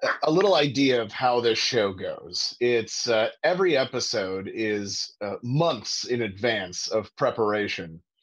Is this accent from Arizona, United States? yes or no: no; Kansas, United States; moved away; And like I said, I grew up in Kansas. I never knew about it. Nice. I moved to California in 2010.